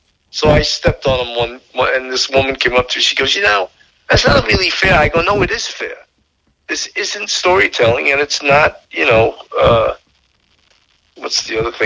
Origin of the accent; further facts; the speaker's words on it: Levittown, New York, United States; I'm from Levittown. I grew up in Levittown.